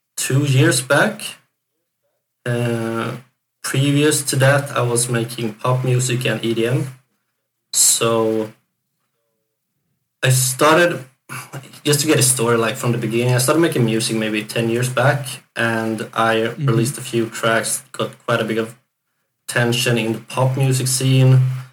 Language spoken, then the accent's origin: English; Sweden; English is a second language; I'm from Sweden